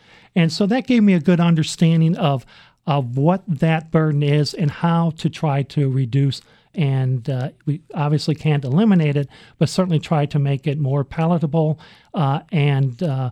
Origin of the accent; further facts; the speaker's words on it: St. Louis, Missouri, United States; Well, I'm originally from St. Louis and graduated from the University of Missouri back in 1979.